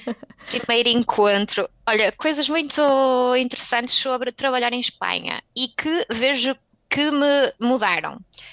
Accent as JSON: {"language": "Portuguese", "country": "Portugal", "said": "acho que não são tão acolhedores como nós portugueses"}